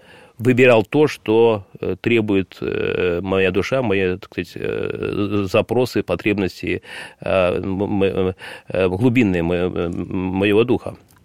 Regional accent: Ukraine; born there; Я вообще родился на Украине, вырос я в такой традиционной, относительно верующей семье

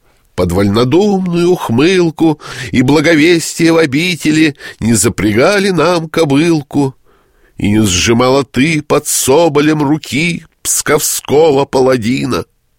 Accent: Volga region, Russia; Ну, я волжанин, так что ж, переправа более чем уместно

